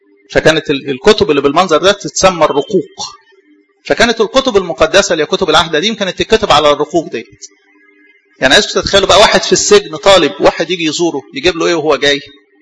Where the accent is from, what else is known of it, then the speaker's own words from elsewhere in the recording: Egypt; او عاده الصعايده يعني عندنا في مصر،